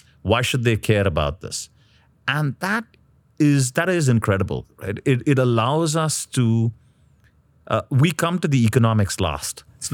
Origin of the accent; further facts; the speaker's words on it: India; My backstory, well, I grew up in India